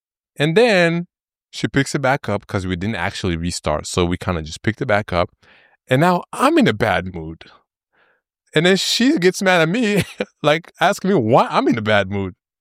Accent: Belgium; And then I told him, you know, yeah, but I grew up in Belgium and all that.

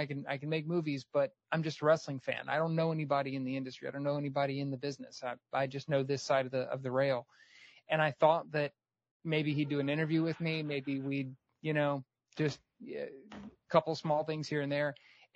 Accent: Raleigh, North Carolina, United States; I'm born and raised in Raleigh, huge wrestling fan my whole life.

